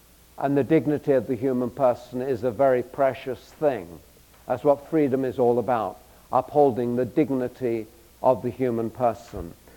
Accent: England, United Kingdom; when I was growing up. If you're growing up in England, you don't learn much about Benjamin Franklin and George Washington and all those people.

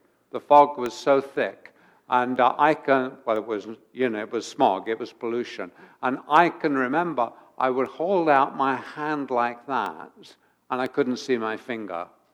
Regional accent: London, United Kingdom; I grew up in London in the days when they used to burn a lot of coal.

